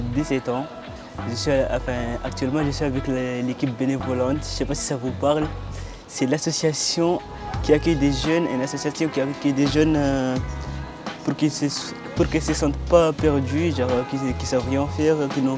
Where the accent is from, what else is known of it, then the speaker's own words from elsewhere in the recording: Mayotte; now in France; On est arrivé de Mayotte, ça fait 2 ans